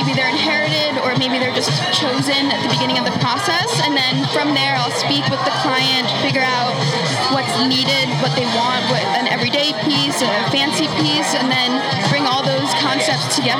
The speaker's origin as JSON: {"language": "English", "town": "Princeton", "region": "New Jersey", "country": "United States", "tie": "born or raised there", "said": "I grew up in Princeton, New Jersey."}